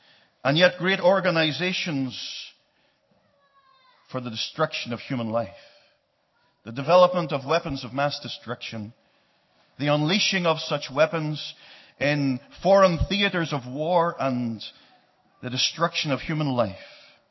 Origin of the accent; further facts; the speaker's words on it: Ireland; I love that color. I come from the Emerald Isle. You know that. And there's something of Ireland in heaven, I discover.